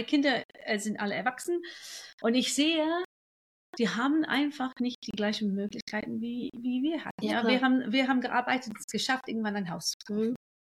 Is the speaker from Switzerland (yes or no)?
no; England, United Kingdom; German is a second language; now in Germany; Ich bin geborene Engländerin, inzwischen Deutsch, also nach Brexit bin ich Deutsch geworden. Ich wohne auch in Deutschland jetzt.